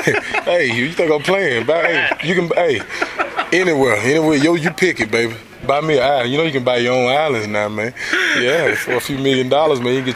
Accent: the South, United States; I love the snow. I'm from the South, so didn't get to see it much.

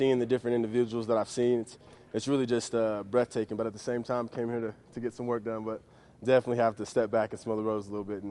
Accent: Denver, Colorado, United States; Growing up in Denver, Colorado, it's always you're driving on I-25, I-70, and seeing the Sports Authority Field

